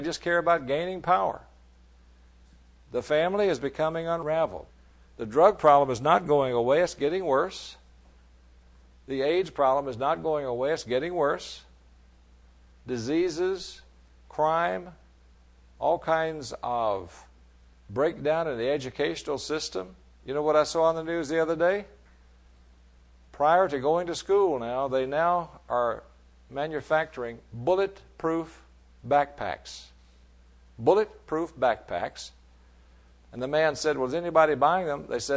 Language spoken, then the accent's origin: English; Texas, United States; When I grew up in East Texas